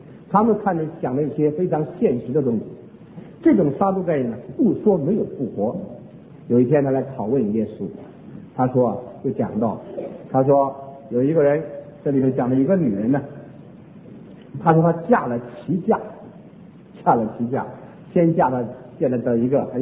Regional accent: China; 我们中国人常常说民以食为天啊

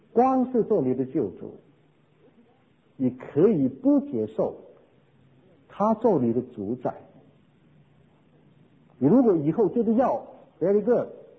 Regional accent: China; 我们在中国一向我们的宗教的思想就是中国人很实际的。

